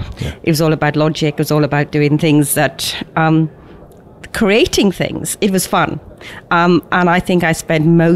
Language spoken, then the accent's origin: English; Wales, United Kingdom; I grew out in South Wales in the UK. I went to the local school. I was an only child of sort of older parents.